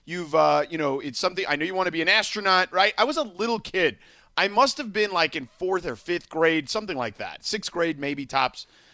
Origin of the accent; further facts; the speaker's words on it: Florida, United States; you and I grew up in South Florida, huge Jewish population, much like here in Southern California.